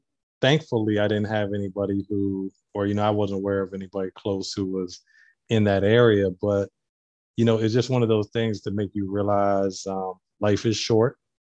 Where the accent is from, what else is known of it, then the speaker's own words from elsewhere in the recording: Delaware, United States; I mean, I was from Delaware. We weren't too close to New York or DC